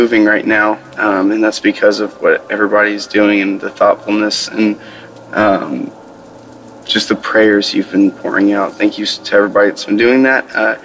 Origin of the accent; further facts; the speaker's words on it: Tennessee, United States; Hey, Daily Audio Bible. This is … again. I'm from Tennessee.